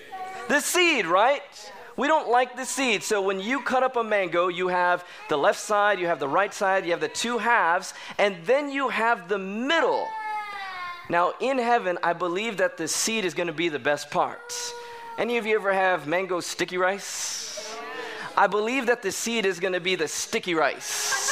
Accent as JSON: {"language": "English", "region": "California", "country": "United States", "said": "I'm from Southern California, so Camarillo strawberries is what I'm used to."}